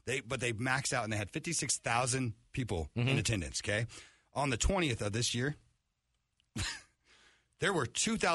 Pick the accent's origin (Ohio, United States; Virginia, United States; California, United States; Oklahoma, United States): California, United States; Oakland; I want to talk about something with my hometown Oakland A's.